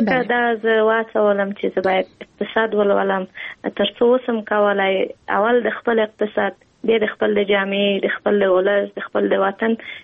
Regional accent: Kabul, Afghanistan; په کابل کې زیږیدلی یم په کابل کې لویه شوی یم په کابل کې مو تحصیلات مخکې وړي

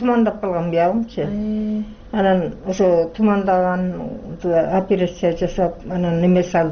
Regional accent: Jeti-Oguz, Issyk-Kul Region, Kyrgyzstan; Жетөгүздөн келдим, 81 жаштамын.

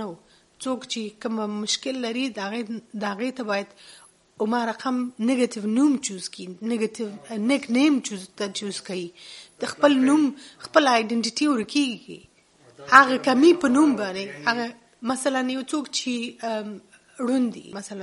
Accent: Afghanistan; زه افغان یم مسلمان یم

